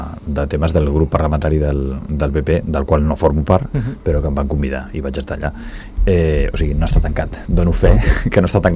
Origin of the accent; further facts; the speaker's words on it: Catalonia, Spain; perquè també som catalans